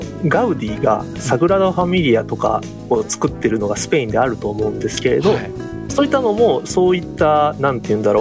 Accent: Hyogo, Japan; 出身は兵庫県なんですけど、

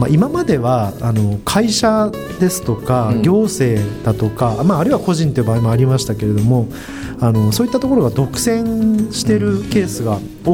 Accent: Tokyo, Japan; 私東京出身で、

